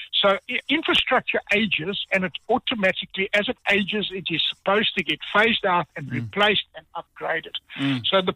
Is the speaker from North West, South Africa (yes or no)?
no; KwaZulu-Natal, South Africa; In my hometown where I come from in KZN, they usually call me